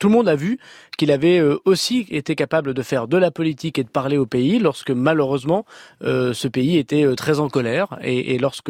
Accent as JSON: {"language": "French", "region": "Hauts-de-France", "country": "France", "said": "le proverbe que j'ai chez moi dans le Nord fonctionne."}